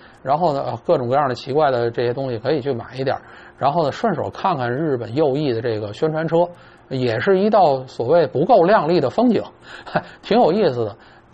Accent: China; now in Japan; 我们这一个楼这么多日本人见面，平时谁不知道我是个中国人呢？

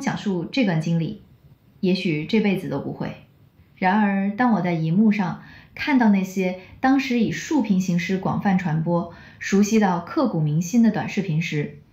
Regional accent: Canada; Chinese is a second language; ，疫情三年我都在中国，白纸革命第二天我就离开上海了

